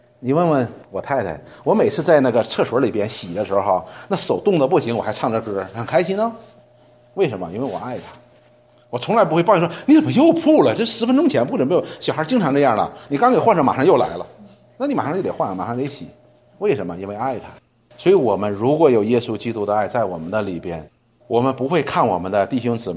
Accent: China; 有很多人都责怪我们中国人

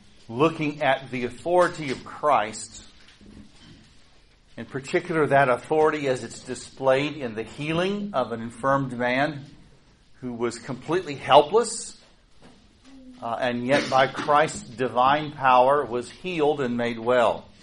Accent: Missouri, United States; I'm originally from Missouri, and while it's not quite as grand and spectacular as New England, it's close.

